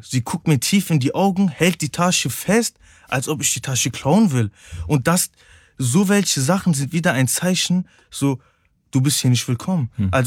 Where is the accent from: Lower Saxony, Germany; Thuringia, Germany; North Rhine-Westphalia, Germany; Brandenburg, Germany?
North Rhine-Westphalia, Germany; Cologne; Aber Köln ist meine Heimat. Deutschland ist meine Heimat.